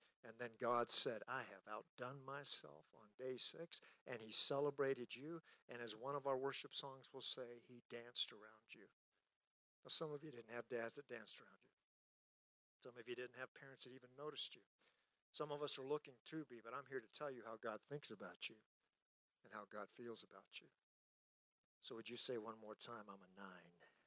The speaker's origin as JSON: {"language": "English", "country": "South Korea", "said": "So we tend to want to localize South Korea is where I'm from, which is technically where I'm from."}